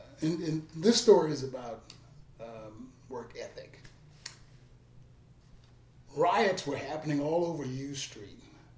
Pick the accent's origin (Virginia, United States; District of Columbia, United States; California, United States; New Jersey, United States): District of Columbia, United States; Washington; Yeah, I was born and raised in Washington, D.C. Been a D.C. resident all my life, well until going into the military.